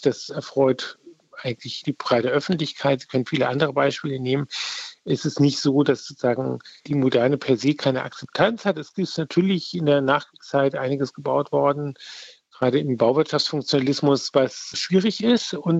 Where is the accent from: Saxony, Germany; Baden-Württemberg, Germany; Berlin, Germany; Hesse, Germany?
Hesse, Germany; Frankfurt; Also ich komme ja aus Frankfurt, das ist in Frankfurt auch sehr deutlich.